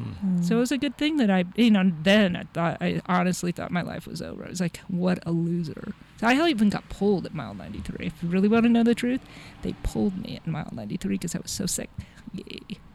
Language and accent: English; Pacific Grove, California, United States; I grew up in Pacific Grove.